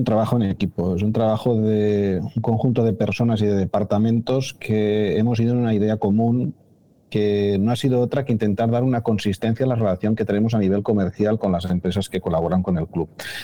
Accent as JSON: {"language": "Spanish", "town": "Igualada", "region": "Catalonia", "country": "Spain", "said": "Yo soy de Igualada y empecé trabajando para algunas entidades deportivas locales"}